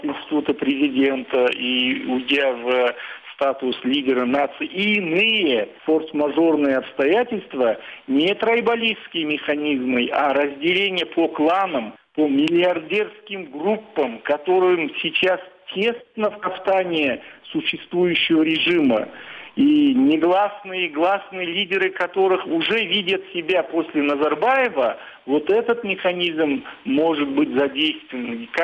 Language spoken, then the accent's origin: Russian; Kazakhstan; как современный казах